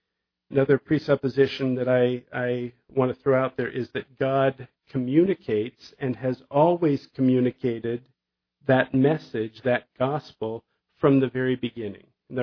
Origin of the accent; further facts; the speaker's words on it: California, United States; When I was in high school, I grew up in the Jesus movement in Southern California.